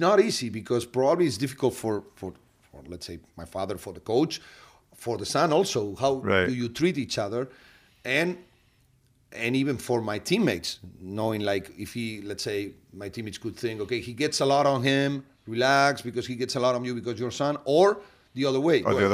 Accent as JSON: {"language": "English", "town": "Vitoria-Gasteiz", "region": "Basque Country", "country": "Spain", "tie": "born or raised there", "said": "It was my hometown. Probably one of my dreams was playing for Baskonia back on those days."}